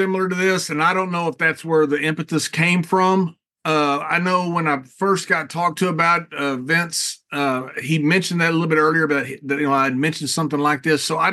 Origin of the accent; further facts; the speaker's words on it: Texas, United States; I did, you know, because I grew up in Texas and J.R. Ewing was biggest thing, you know, in Texas